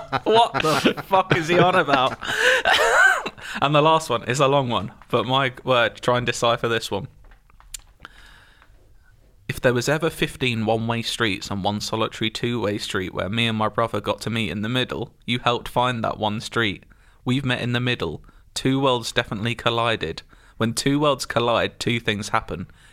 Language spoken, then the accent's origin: English; London, United Kingdom; I'm a Londoner. Embankment, Big Ben, cab drivers.